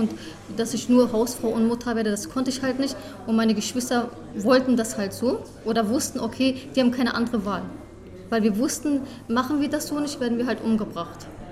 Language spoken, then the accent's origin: German; Germany; Meine Eltern kommen aus der Osttürkei. Wir sind Jesiden und ich bin in einer Kleinstadt aufgewachsen in Deutschland.